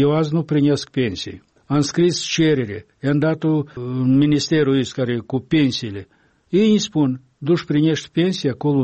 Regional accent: Lunga, Transnistria, Moldova; Școala cu grai moldovenesc din satul meu natal, școala din satul Lunga, a prefăcut-o în școală rusească.

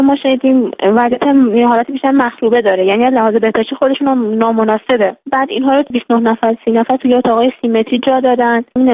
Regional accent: Iran; به عنوان یک ایرانی درخواست میکنم به وضعیت پدر من رسیدگی کنن.

